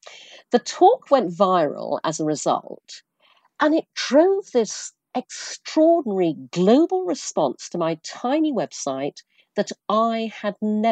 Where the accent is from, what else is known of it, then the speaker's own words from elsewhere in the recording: Brunei; Also, I grew up in Asia. I grew up in Brunei.